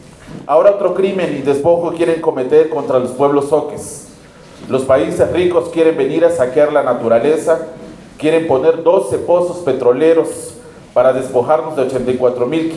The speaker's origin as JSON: {"language": "Spanish", "town": "Chapultenango", "region": "Chiapas", "country": "Mexico", "said": "Venimos del norte de Chiapas, soy Soque de Chapultenán, del norte del estado de Chiapas."}